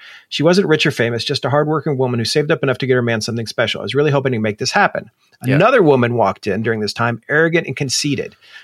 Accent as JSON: {"language": "English", "region": "Ohio", "country": "United States", "said": "I'm from Ohio. I have standing."}